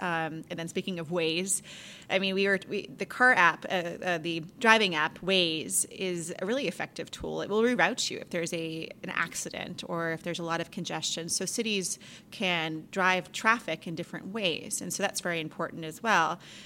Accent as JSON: {"language": "English", "town": "Boston", "region": "Massachusetts", "country": "United States", "said": "I call them rotary, I'm from Boston, or a traffic circle."}